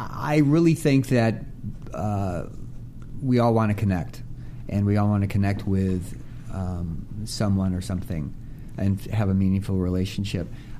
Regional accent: Midwest, United States; So I was raised in the Midwest, and I was from a very athletic family.

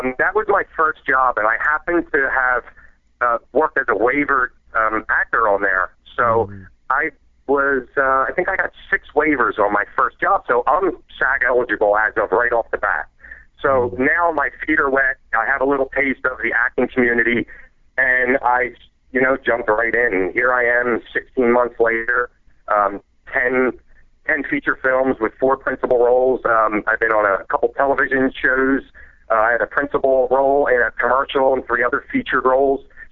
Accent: East Coast, United States; Born and raised in the East Coast here, about 20 minutes outside of Philadelphia.

